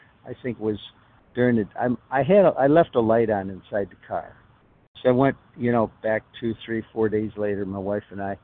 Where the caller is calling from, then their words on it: Fort Myers, Florida, United States; I'm in Southwest Florida, Fort Myers, Florida.